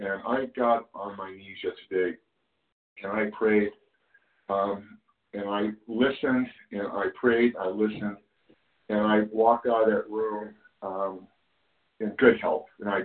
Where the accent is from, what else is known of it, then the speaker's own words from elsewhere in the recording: California, United States; I'm from California.